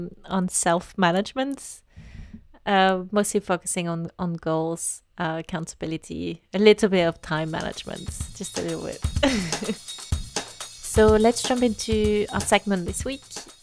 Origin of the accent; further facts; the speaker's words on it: France; English is a second language; obviously I'm from France, so definitely doing lots of raclette in the winter.